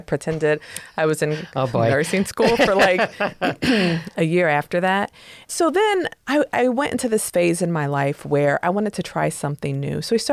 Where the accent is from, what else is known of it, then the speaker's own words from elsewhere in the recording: Fostoria, Ohio, United States; now in Toledo, United States; when I grew up in Fostoria, there was a lot of like mixed race people.